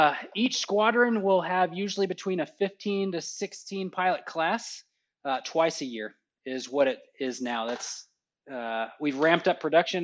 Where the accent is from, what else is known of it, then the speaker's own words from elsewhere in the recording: Texas, United States; I did find it ironic when I grew up in Texas, went to college in Texas, went to pilot training in Texas, went to F-16 training in Texas, and I tried pretty hard to get a spot at Fort Worth to just stay in Texas